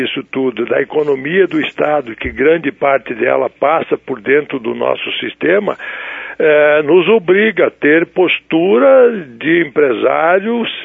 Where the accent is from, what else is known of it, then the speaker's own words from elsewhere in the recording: Paraná, Brazil; also born or lived in Rio Grande do Sul; Vim para o Paraná ainda criança para fazer, na época, então, o ginásio científico e fiquei aqui no estado